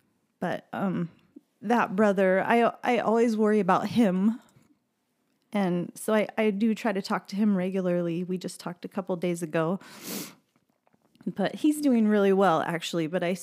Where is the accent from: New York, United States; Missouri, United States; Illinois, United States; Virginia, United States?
Missouri, United States; Maryville; I grew up in Missouri in a small town in the northwest corner of the state called Maryville, and everyone knew everyone.